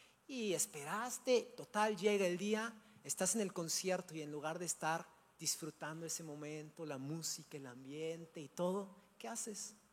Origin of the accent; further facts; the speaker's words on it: Cuernavaca, Morelos, Mexico; born there; ¿Por qué nací en Cuernavaca y no en Dubái y me casé con un petrolero?